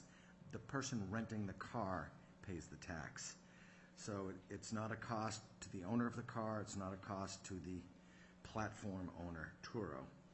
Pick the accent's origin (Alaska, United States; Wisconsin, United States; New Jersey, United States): Alaska, United States; Fairbanks; So in my hometown of Fairbanks, for example, if an individual has Airbnb, they must pay the bed tax